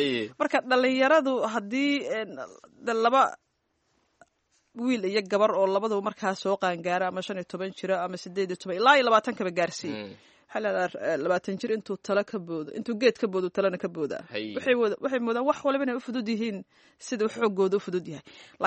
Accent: Mogadishu, Banaadir, Somalia; Aniga waxaan soo joogay Ismaaciil oo aan ku soo koray laba xaafadood dhexdood. Holowdaagii Wardhigley. Oo Wardhigley baan u badiyay.

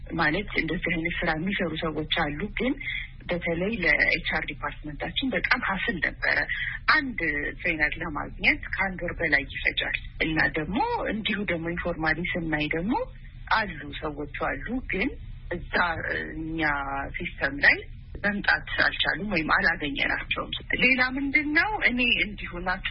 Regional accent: Addis Ababa, Ethiopia; እኔ እንግዲህ ተወልጄ ያደኩት አዲስ አበባ ነው።

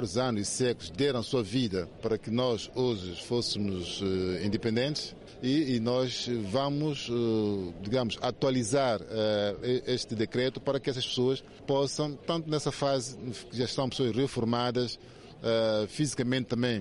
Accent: São Tomé & Príncipe; E acho que o nosso papel como cidadão, como São Tomense

